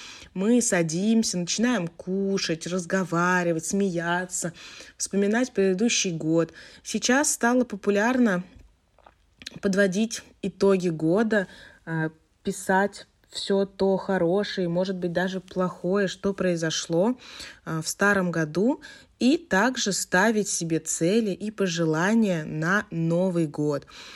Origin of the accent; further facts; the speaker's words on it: Moscow, Russia; Я из Москвы, поэтому я не буду рассказывать о Новом годе во всей стране. Я расскажу конкретно про свой город, про Москву